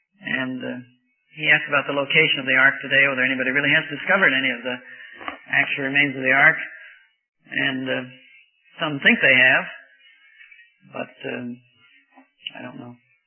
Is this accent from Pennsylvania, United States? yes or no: no; Missouri, United States; I grew up near St. Louis. Now, St. Louis is the home of Budweiser beer.